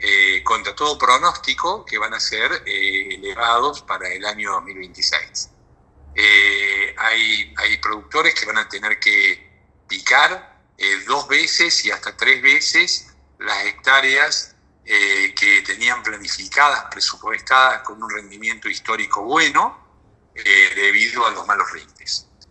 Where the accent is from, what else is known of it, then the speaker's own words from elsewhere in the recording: Las Perdices, Córdoba, Argentina; Yo soy de Las Perdices